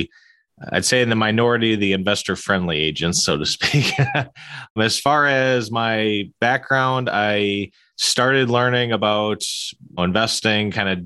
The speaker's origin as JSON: {"language": "English", "town": "Marshall", "region": "Minnesota", "country": "United States", "tie": "born or raised there", "said": "First deal I bought was a fourplex here in Marshall, Minnesota, my hometown."}